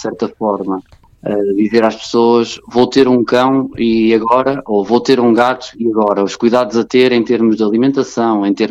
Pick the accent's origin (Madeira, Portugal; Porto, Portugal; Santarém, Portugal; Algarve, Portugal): Porto, Portugal; Eu sou natural do Porto.